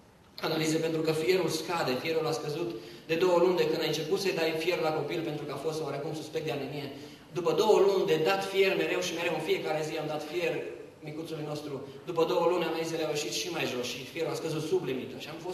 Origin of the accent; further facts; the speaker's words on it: Transylvania, Romania; Sunt ardelean